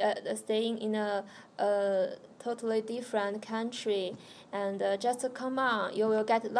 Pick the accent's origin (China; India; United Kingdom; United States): China; English is a second language; I come from China. I come here to study